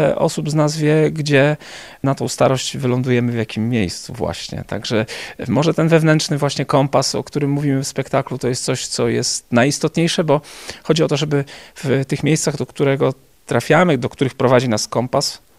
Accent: Przemyśl, Subcarpathian Voivodeship, Poland; Przyjechaliśmy z Przemyśla, Kornelia obecnie studiuje w Lublinie. Nasze miasto Przemyśl jest miastem wielokulturowym

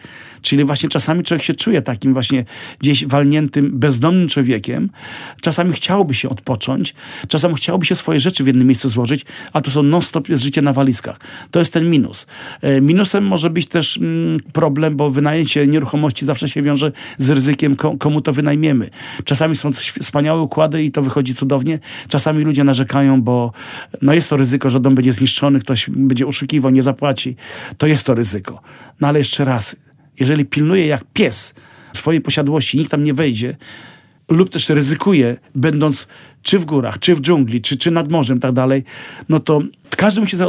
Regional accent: Lublin Voivodeship, Poland; Pewnie wrócę tutaj kiedyś na te bardzo stare lata do tej mojej wioski pod Lublinem.

